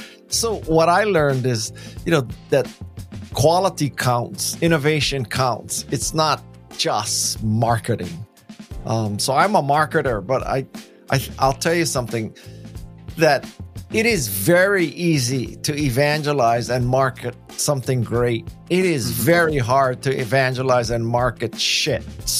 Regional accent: Hawaii, United States; So I was born and raised in Hawaii, as you said, and I'm Japanese American. So there's a lot of forces there. Being from Hawaii, which was a very heterogeneous society, and I was in a lower middle class family.

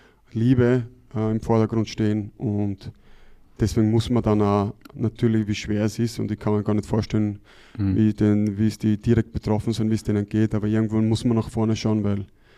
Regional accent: Graz, Styria, Austria; wir stehen da alle zusammen als Österreicher und ich bin zum Beispiel in Graz aufgewachsen, das heißt, ich kenne die Gegend dort

